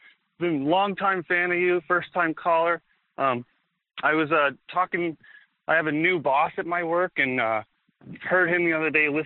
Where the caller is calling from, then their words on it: Indiana, United States; from Indiana.